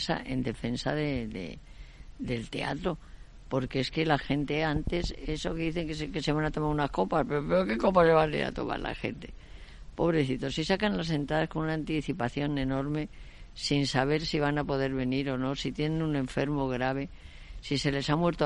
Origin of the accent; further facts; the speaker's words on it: Spain; adoro ser española. Yo es que soy española. ¿Qué pone mi documento nacional de identidad? Española, pues ya está.